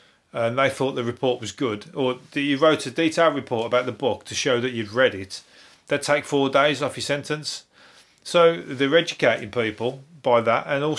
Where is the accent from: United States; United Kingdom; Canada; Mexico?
United Kingdom; Birmingham, West Midlands; accent: Brummie; I'm a Brummie, so come back at me. We get the piss taken out of us fucking left, right and centre for our accent